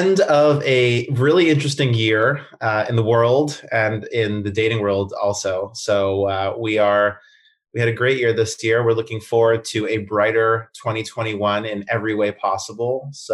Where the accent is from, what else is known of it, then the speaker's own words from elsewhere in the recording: Canada; now in United States; I'm Canadian originally, living in the US for many years now